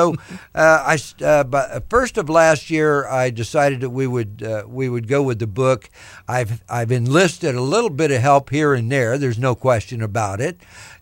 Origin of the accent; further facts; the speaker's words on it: Kansas City, United States; You know, I live here. I grew up here in Kansas City.